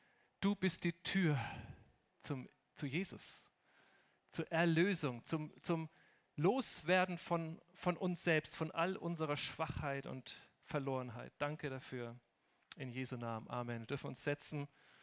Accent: Germany; Und ich war völlig baff, ich war völlig weg, völliger Kulturschock als Deutscher, dass sowas möglich ist in New York City.

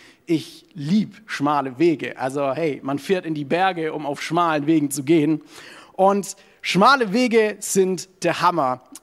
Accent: South Germany, Germany; Ich komme ja eher so aus dem Süden von Deutschland, voll vom Dorf.

